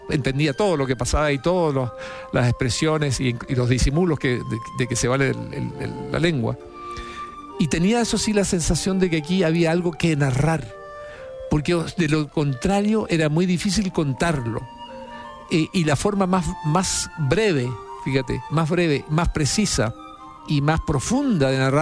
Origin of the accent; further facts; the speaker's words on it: Chile; tenía una experiencia de vida como latinoamericano, como chileno, como persona de como joven de esa época